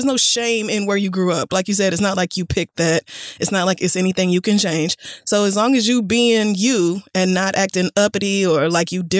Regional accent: Chicago, Illinois, United States; I tell people I'm from Chicago, but if the person asking me where I'm from is from inner city Chicago, they are quick to tell me that I am not really from Chicago.

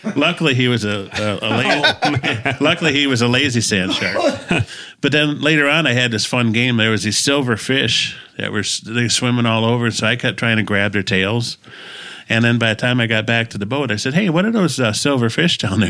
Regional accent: United States; I'm thinking as a tourist, I'm an American in Israel thinking, wow, it's tourist, right?

